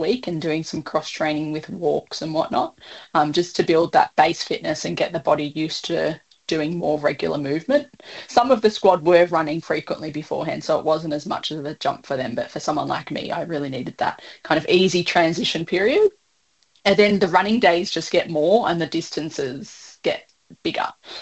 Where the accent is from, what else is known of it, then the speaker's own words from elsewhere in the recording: Melbourne, Victoria, Australia; I'm from Melbourne, so I live in a city